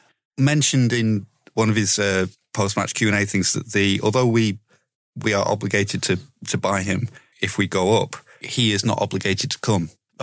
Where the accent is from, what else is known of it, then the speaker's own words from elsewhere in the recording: Leeds, Yorkshire and the Humber, United Kingdom; Well, I don't know. I'm fucking from Leeds.